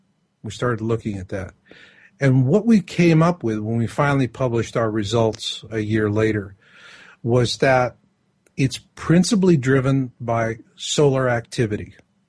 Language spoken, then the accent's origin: English; Arizona, United States; You know, I was raised in Arizona.